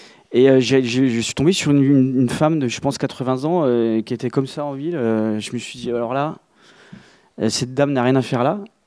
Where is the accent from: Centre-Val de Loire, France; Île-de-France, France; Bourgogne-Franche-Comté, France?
Bourgogne-Franche-Comté, France; Besançon; Et à chaque fois, quand je dis que je suis de Besançon, les gens sourient bêtement.